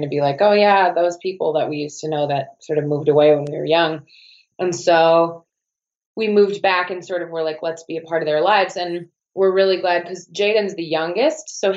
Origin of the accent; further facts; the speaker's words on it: Milwaukee, Wisconsin, United States; I grew up in Milwaukee.